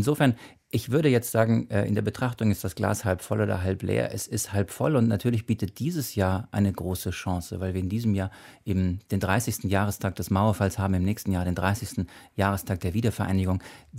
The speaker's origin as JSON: {"language": "German", "town": "Stuttgart", "region": "Baden-Württemberg", "country": "Germany", "tie": "born there", "said": "Na gut, jetzt bin ich Wessi oder Westler, bin in Stuttgart geboren."}